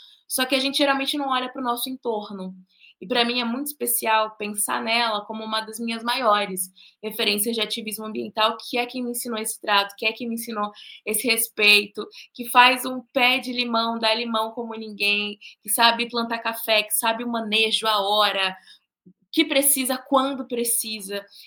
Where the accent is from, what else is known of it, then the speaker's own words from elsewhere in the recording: Rio de Janeiro, Brazil; now in São Paulo, Brazil; hoje eu moro em São Paulo, mas eu sou carioca de nascença, então nasci no Rio de Janeiro, morei em muitos lugares